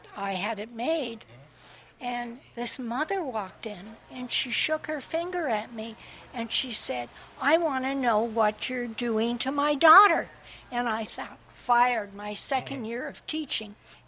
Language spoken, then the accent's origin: English; Canada; born there; I started my first company in Ottawa, Canada. I'm a Canadian by birth.